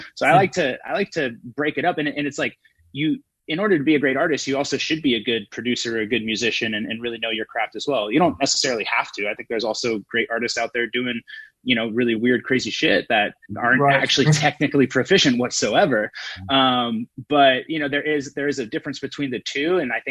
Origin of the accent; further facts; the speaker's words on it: Santa Rosa, California, United States; I'm from Santa Rosa, just north of San Francisco, up in Sonoma County.